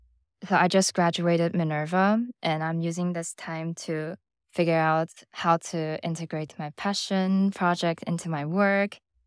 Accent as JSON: {"language": "English", "region": "Taichung", "country": "Taiwan", "tie": "born or raised there", "said": "So the city I grew up in is called Taichung. It's the second biggest one in Taiwan. And I live with my parents, one of my grandma."}